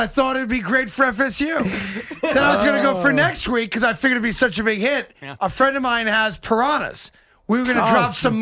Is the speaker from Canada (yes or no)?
yes; Canada; as a Canadian who loves hockey